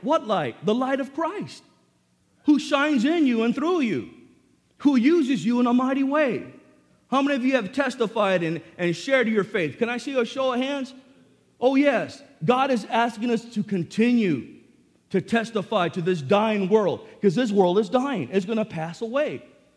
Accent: National City, California, United States; I grew up in Sweetwater High School in National City. And yeah, I played football and all that, but I still hung around with the bad crowd.

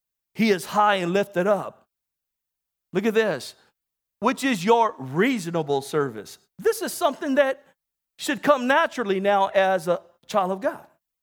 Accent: National City, California, United States; We grew up in Nasty City. National City.

